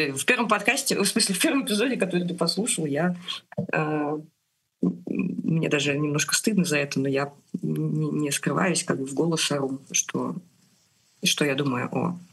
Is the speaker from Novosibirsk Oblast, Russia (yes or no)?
yes; Novosibirsk, Novosibirsk Oblast, Russia; А мы из Новосибирска все, из очень рабочей окраины.